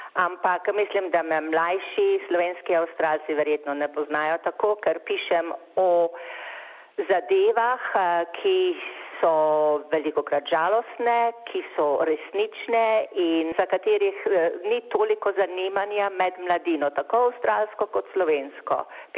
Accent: Šoštanj, Savinja, Slovenia; Rojena sem bila v Šoštanju in tam sem potem končala osnovno šolo, naredila sadjarsko šolo v Svečini pri Mariboru

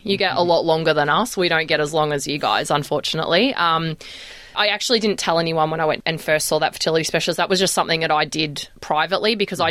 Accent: Melbourne, Victoria, Australia; also born or lived in Sydney / Eden; So originally I was born in Sydney 41 years ago and moved to Melbourne when I was around 8 years old.

